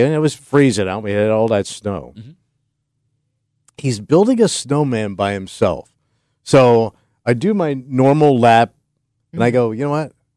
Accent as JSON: {"language": "English", "region": "Florida", "country": "United States", "said": "So don't get me started with sandcastles. I'm from Florida, man."}